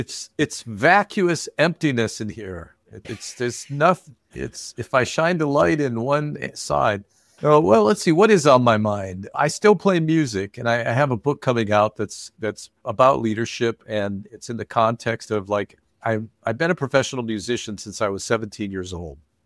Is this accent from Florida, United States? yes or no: no; Casper, Wyoming, United States; and I grew up in Casper, Wyoming. A town that if you sneezed, you would have driven across the town in that course of that sneeze.